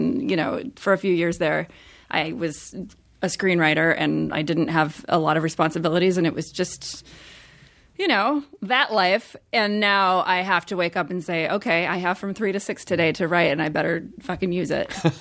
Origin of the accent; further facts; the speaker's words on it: Midwest, United States; Like I grew up in the Midwest. I went to Catholic school and like, it was a completely different existence.